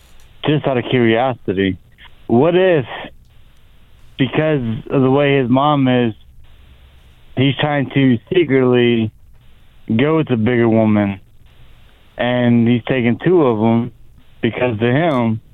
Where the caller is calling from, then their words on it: Woodruff, United States; No, I'm in Woodruff at Pizza Hut.